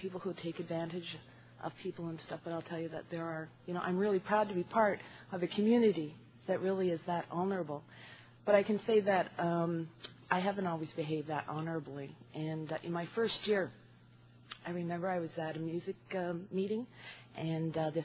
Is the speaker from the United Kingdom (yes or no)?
no; Ottawa, Ontario, Canada; I'm from Ottawa, Ontario, and I was really fortunate.